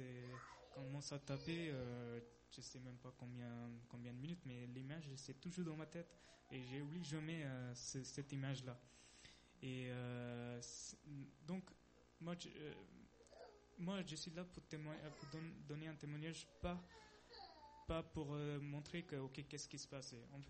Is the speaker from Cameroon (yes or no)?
no; South India, India; Du coup, nous, normalement, on vient du sud de l'Inde.